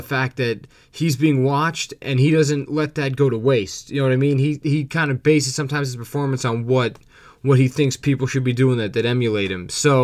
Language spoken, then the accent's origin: English; New Jersey, United States; growing up in New Jersey when the Jason Kidd Nets were a big thing